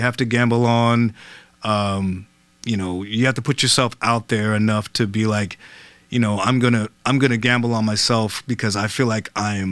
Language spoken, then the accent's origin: English; Los Angeles, California, United States; moved away as an adult; also born or lived in East Coast; now in New York, United States; I was born on the East Coast, but I was raised in Los Angeles, believe it or not. And so I moved to New York maybe 10 years ago or so.